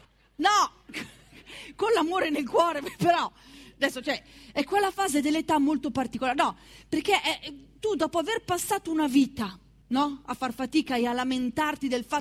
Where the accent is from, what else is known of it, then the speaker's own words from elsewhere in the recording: Pioltello, Lombardy, Italy; io vengo da Pioltello, miracolo già che sia viva